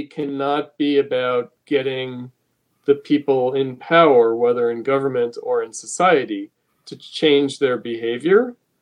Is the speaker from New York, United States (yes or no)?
yes; New York, United States; I'm from New York. I don't know.